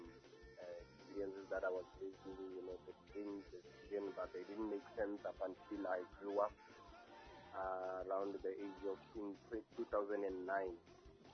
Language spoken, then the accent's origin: English; Bulawayo, Zimbabwe; I was born and bred in Bulawayo in a village called Awane. That's where I was born.